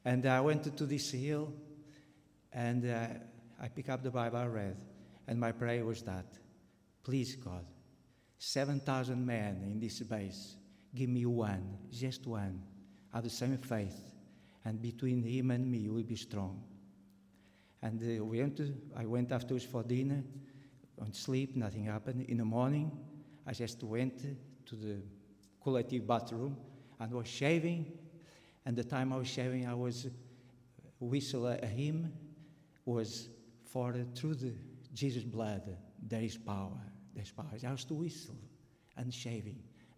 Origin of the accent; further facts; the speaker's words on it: Mozambique; The one thing I want to share is that I grew up in Mozambique.